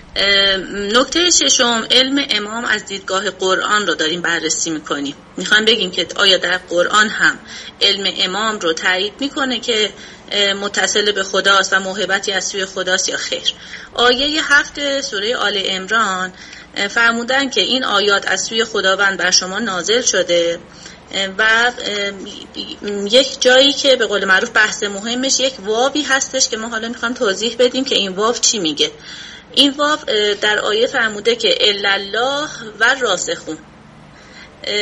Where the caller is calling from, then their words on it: Iraq; از عراق هستم.